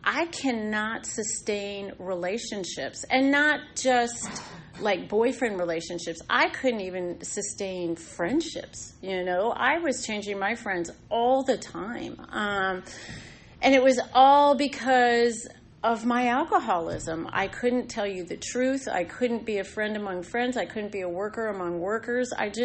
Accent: Reston, Virginia, United States; I spent my high school years growing up in Reston and all over Northern Virginia after that. I've lived just about everywhere you can live in Northern Virginia.

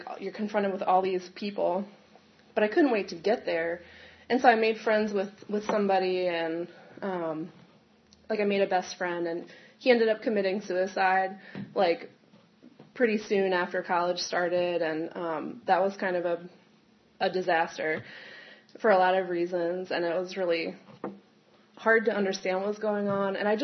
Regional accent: Baltimore, Maryland, United States; I'm from Baltimore City, and so I fell into this whole, like, waterfront culture

